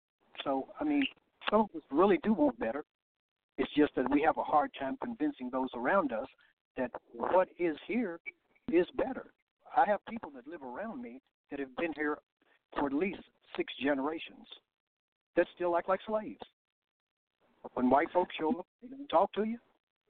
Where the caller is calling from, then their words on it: Louisville, Kentucky, United States; calling from Louisville, Kentucky.